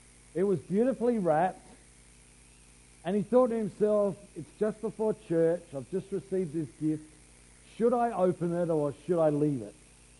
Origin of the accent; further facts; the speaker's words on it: Australia; as Australian males, lights on, lights off, that's it